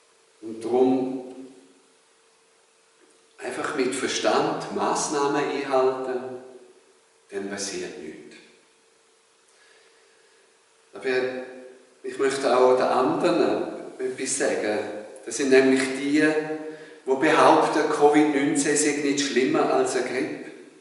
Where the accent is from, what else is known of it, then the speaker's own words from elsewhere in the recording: Switzerland; Als Schweizer haben wir uns ja auch nicht dauernd in den Arm genommen und uns dauernd abgeküsst.